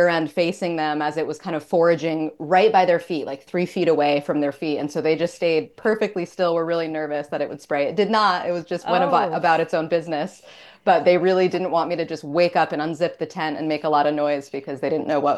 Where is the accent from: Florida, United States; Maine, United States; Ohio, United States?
Maine, United States; So growing up in Maine, I grew up just south of Bangor.